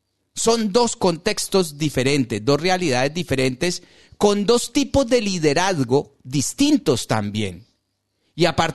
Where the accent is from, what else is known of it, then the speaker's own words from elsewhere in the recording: Colombia; Yo no aspiro a más como colombiano.